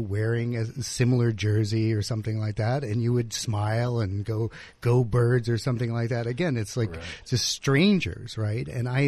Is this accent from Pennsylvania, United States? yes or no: yes; Philadelphia, Pennsylvania, United States; I'm from Philadelphia. So the Eagles won this year.